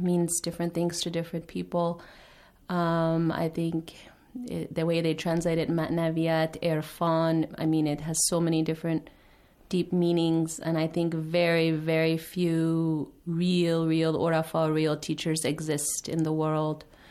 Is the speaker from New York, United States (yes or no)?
no; California, United States; moved away as an adult; now in Qom, Iran; I'm from Southern California, U.S. I've been here in Qom this time a little over 5 years.